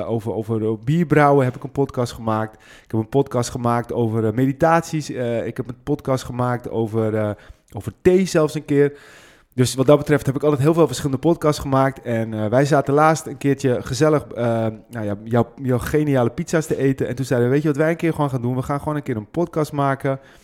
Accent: Hem, North Holland, Netherlands; Ik zeg altijd, ik kom oorspronkelijk uit Hem. Maar ik woon nu in Zwaag.

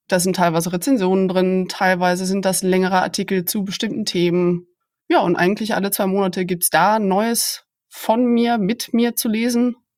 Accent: Aachen, North Rhine-Westphalia, Germany; moved away as an adult; also born or lived in Netherlands; Ich bin Öschermätsche, also ich komme aus Aachen, bin also durch und durch Rheinländerin. Dann hat es mich für mein Studium aber erstmal in die Niederlande verschlagen. Das heißt, ich war 5 Jahre in Maastricht und Leiden.

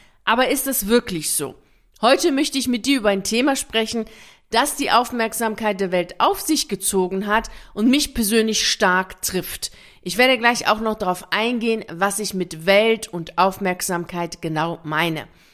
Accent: Tehran, Tehran Province, Iran; Ich bin im Iran, konkret in Teheran, geboren und habe dort meine Kindheit verbracht.

